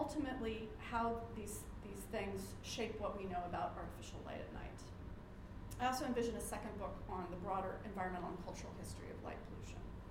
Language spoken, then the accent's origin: English; United States; I wanted to acknowledge that I'm an American who was able to cross the border quite easily yesterday.